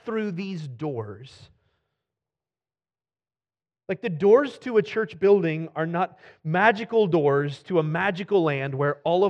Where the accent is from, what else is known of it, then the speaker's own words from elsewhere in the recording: Midwest, United States; I grew up playing basketball in the Midwest, and so it's always kind of struck a chord with me.